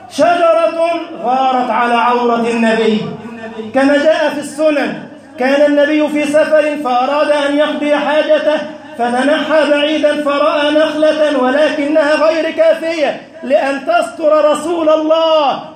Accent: Egypt; اللهم انشر أمنك وأمانك في بلدنا مصر وسائر بلاد المسلمين

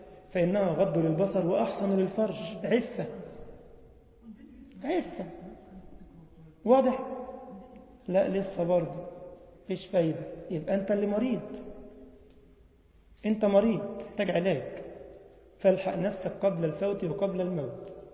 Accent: Egypt; انما بص عندنا في مصر يعني ينظر

